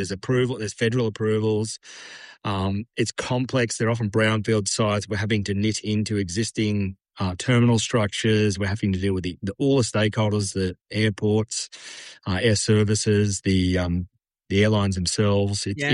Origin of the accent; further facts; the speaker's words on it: Sydney, New South Wales, Australia; I was brought up in Sydney in the sandstone area, Hawkesbury River. Spent a lot of time on the Hawkesbury River